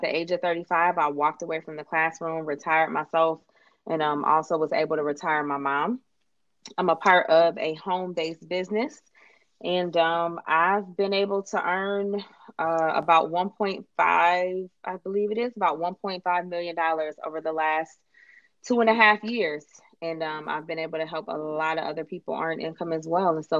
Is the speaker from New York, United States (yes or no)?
yes; Buffalo, New York, United States; now in Atlanta, United States; I am originally from Buffalo, New York. I reside in Atlanta, Georgia now.